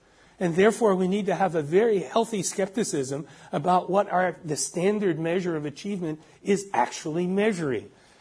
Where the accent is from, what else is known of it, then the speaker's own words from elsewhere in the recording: California, United States; And I say it as a Californian because the state of California had a referendum on bilingual education